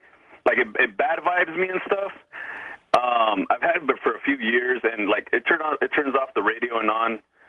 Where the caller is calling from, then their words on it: El Centro, California, United States; I'm calling from El Centro, California, first-time caller, listening since 2003.